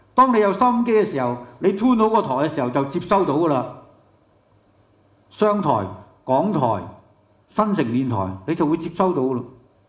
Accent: Hong Kong; 原來我哋香港人係好辛苦嘅

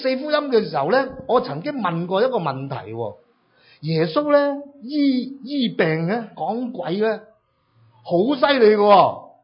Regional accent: Hong Kong; 我哋香港人更加明白，一个人想唔丑嘅点咧，就威咯

